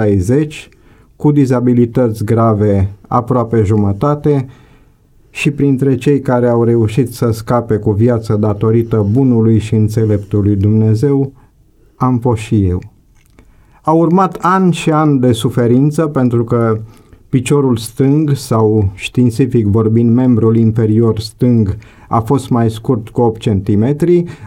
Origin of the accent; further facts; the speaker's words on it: Jimbolia, Timiș County, Romania; born there; M-am născut la Jimbolia în 1948, pe 28 iunie.